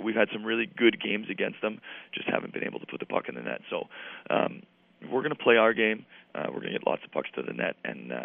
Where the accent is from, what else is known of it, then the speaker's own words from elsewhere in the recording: New England, United States; You know, I'm from New England, so I did a lot of homework on him.